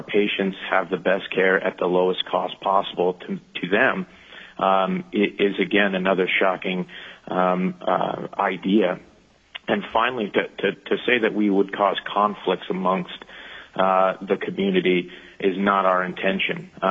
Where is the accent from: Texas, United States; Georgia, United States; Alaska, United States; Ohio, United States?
Alaska, United States; After graduation in 2008, I moved back to my home state to work in this independent pharmacy in Soldotna.